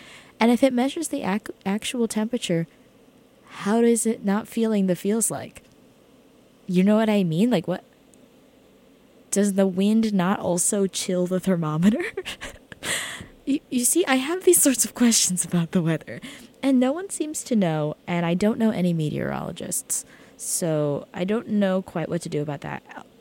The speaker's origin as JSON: {"language": "English", "region": "New Jersey", "country": "United States", "said": "Like, I'm from New Jersey. Like, this is a very seasonal place."}